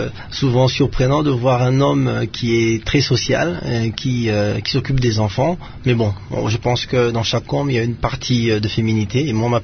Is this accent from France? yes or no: no; DR Congo; nous sommes principalement originaires de la RDC